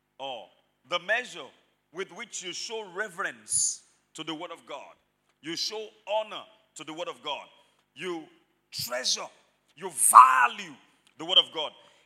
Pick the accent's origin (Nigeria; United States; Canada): Nigeria; Mokola, Oyo; When I was growing up in Mokola, each family in our house had a drum, at least one.